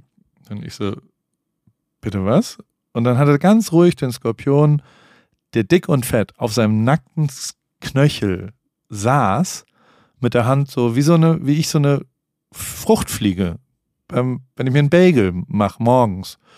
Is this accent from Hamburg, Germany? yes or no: no; Heidelberg, Baden-Württemberg, Germany; Ich komme aus Heidelberg. Ich kann auch babbeln, wie gesagt. Dann denken alle, ich bin Boris Becker. Aber oder … Bin 81 geboren, war oft in Stuttgart auch.